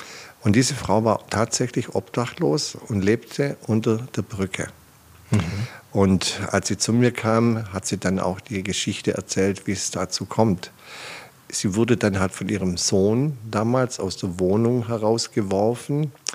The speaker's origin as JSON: {"language": "German", "region": "Baden-Württemberg", "country": "Germany", "said": "Wir kommen aus der Friseurdynastie im Schwäbischen."}